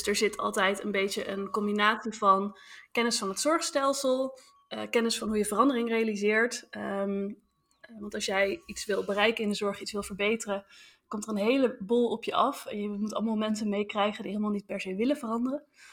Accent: Huizen, North Holland, Netherlands; also born or lived in Amsterdam / Middelburg / Norway / Innsbruck; now in Rotterdam, Netherlands; dan ben ik opgegroeid in Huizen. Dat ligt in het Gooi. Daarna heb ik in Amsterdam gewoond, Middelburg, in Noorwegen, in Innsbruck, in Oostenrijk. En nu ondertussen alweer een hele tijd in Rotterdam.

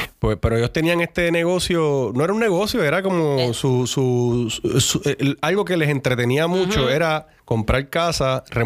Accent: Carolina, Puerto Rico; Yo me crié en Carolina, Puerto Rico.

